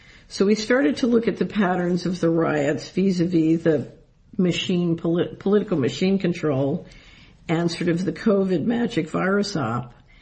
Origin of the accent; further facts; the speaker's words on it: Philadelphia, Pennsylvania, United States; because I grew up in Philadelphia, and my first boyfriend's father was a ward leader